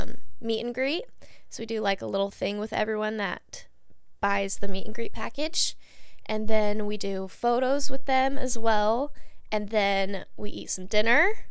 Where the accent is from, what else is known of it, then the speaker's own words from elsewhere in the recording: Utah, United States; I mean, so I got to do a show in my hometown in Utah.